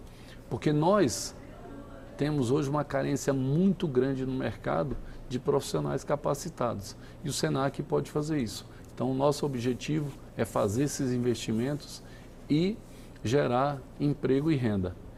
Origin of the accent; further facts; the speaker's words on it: Goiás, Brazil; now in Brasília, Brazil; Eu sou goiano aqui do lado, mas foi Brasília que eu escolhi para empreender e para fazer a minha vida pessoal e minha vida profissional.